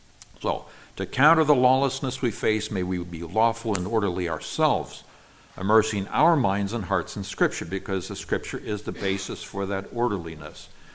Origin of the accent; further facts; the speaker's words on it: Nigeria; I grew up in Nigeria, West Africa, one of the nations from which the slaves were taken into the slave trade, both in the United States and Britain.